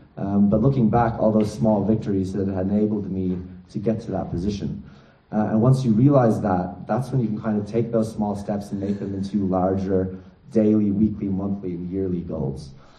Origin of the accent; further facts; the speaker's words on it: Utah, United States; also born or lived in Ireland; you know, I'm Irish originally. I was raised in America, in Utah.